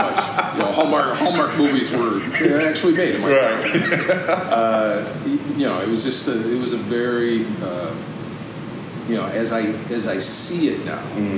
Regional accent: New York, United States; You know, I grew up in New York State, not the city, so I'm, you know, I'm a country boy.

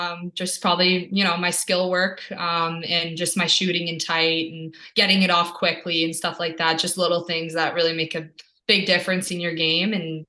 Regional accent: Ottawa, Ontario, Canada; also born or lived in Renfrew / France; Yeah, so I'm actually from Ottawa, Ontario, but I was born in a small town called Renfrew. So that might have been a little tricky to find. But I actually lived in France as a baby for 5 years.

